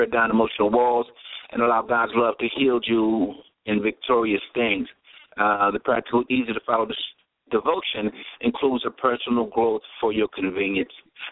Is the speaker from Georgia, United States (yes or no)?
no; Spring Valley, New York, United States; We're here with guest Edith Nevis from Spring Valley, New York, my hometown, even though she actually lives out in Louisiana right now.